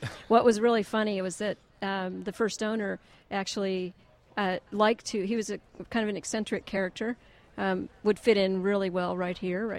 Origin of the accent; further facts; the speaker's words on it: Oklahoma, United States; accent: Okie; Much classier guy than my Okie accent.